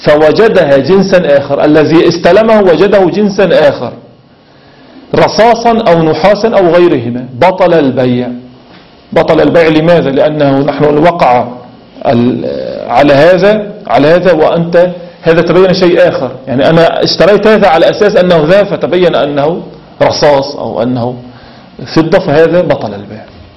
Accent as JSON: {"language": "Arabic", "country": "Syria", "lives_now": "Iran", "said": "يعني مثلا هنا في إيران غالب الذهب عيار 18 18، عندنا في سوريا أكثر الذهب 21."}